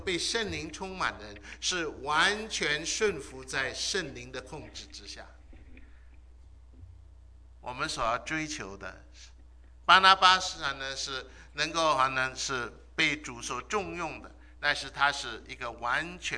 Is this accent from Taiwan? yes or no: no; China; 好人并不是说我们中国人讲的老好人啊